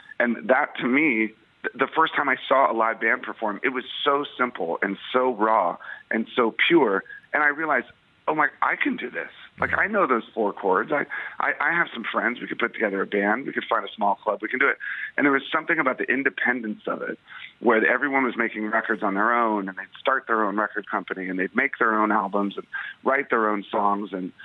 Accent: Washington, District of Columbia, United States; it's as a Washington D.C. boy, my hometown

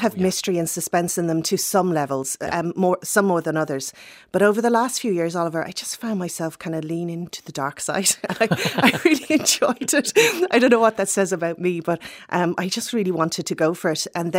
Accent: Wexford, Leinster, Ireland; moved away as an adult; I'm from Wexford, and I left Wexford at 18, very wide-eyed and innocent, to work

